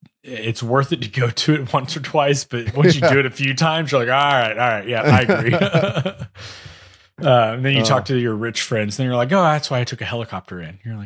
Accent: United States; Especially as an American, you see all the foreigners show up in tight leather pants and a Ferrari hat on.

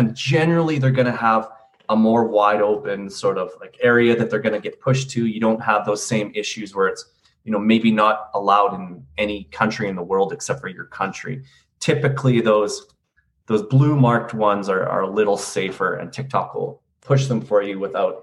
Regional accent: Canada

